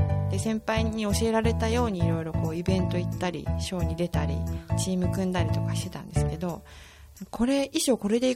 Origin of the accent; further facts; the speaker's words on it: Toyama, Japan; 地元が富山で、富山にいる時に高校時代にテレビとか見て真似してたのがあったんですけど